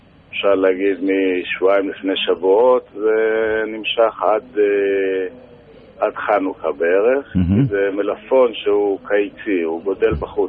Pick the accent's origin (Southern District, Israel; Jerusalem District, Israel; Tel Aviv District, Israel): Jerusalem District, Israel; Jerusalem; born there; אני נולדתי בשערי חסד, אם היה זו בשכונת שערי חסד.